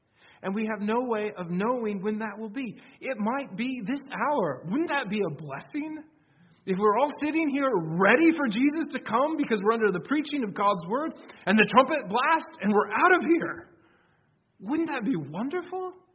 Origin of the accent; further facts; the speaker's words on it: Iowa, United States; In my home state of Iowa, there was a pastor who finished up a sermon